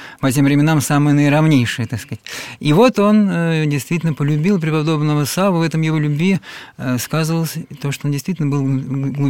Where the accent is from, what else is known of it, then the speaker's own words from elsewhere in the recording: Moscow, Russia; я сам, хотя и москвич, но давно живу в Подмосковье, километрах 15 от Звенигорода